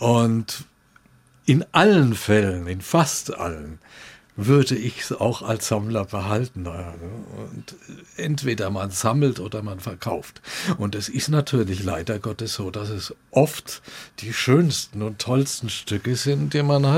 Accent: Würzburg, Bavaria, Germany; Ja, ich bin Würzburger

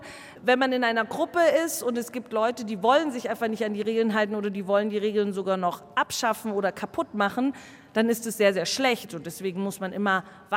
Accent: Herrsching am Ammersee, Bavaria, Germany; Ich komme aus Herrsching am Ammersee.

